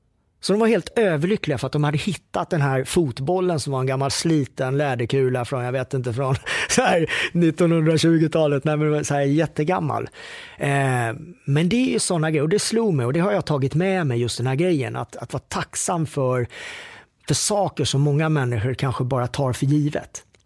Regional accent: Karlshamn, Blekinge, Sweden; sen växte jag upp nere i Karlshamn med min mor Anita och min far Björn och en lillebror som heter Filip.

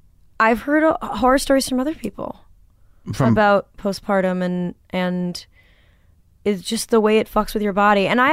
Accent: Manhattan Beach, California, United States; And it was weird growing up in Manhattan Beach because I was an anxious kid I was obsessed with musical theater and thought about death

